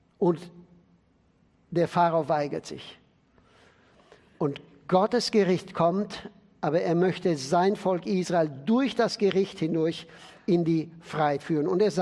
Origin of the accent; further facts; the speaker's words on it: Sibiu, Sibiu County, Romania; Es ist ein Bild aus dem Jahr 1937 in Hermannstadt, meiner Heimatstadt.